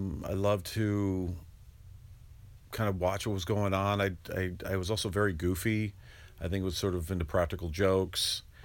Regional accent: North Hollywood, California, United States; also born or lived in Los Angeles; I was born in Queen of Angels Hospital in Los Angeles near downtown, and then my parents moved to North Hollywood, California in 1964.

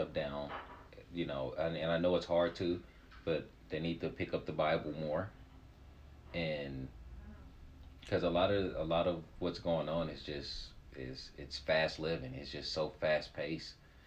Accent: Liberal, Kansas, United States; Oh, I grew up in Liberal, Kansas. Childhood was, it was pretty fair.

